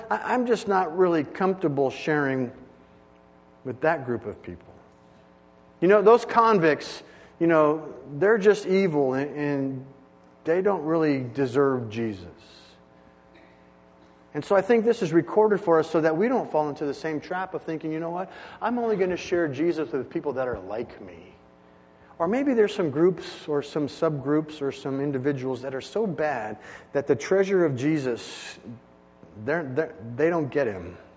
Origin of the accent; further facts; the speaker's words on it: Auburn, California, United States; And I grew up here in Auburn, California.